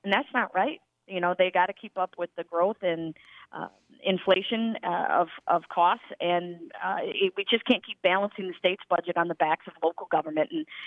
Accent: Cottage Grove, Minnesota, United States; I've been born and raised in the Cottage Grove area.

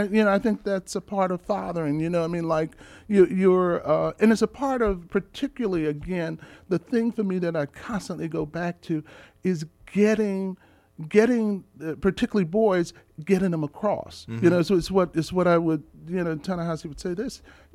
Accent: Philadelphia, Pennsylvania, United States; now in Baltimore, United States; Philadelphia, Philly.

